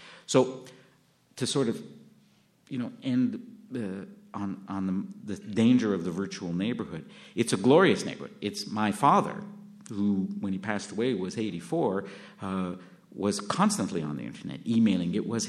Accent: Montreal, Quebec, Canada; I grew up in the Snowden district of Montreal, right? I knew all the parks. I knew our neighbors.

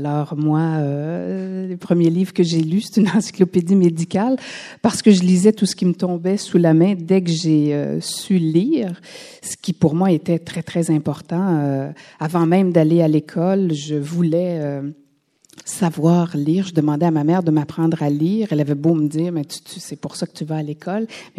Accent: Quebec City, Quebec, Canada; born there; Alors, je suis née à Québec le 21 avril 58.

